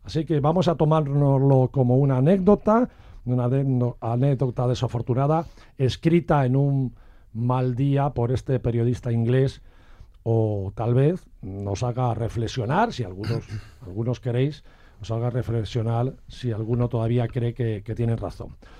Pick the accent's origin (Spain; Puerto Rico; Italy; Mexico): Spain; así los españoles no les llamamos guiris